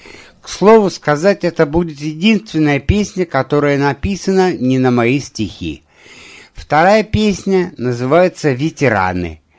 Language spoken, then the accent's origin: Russian; Moscow, Russia; Мне 64 года. Я пенсионер, москвич.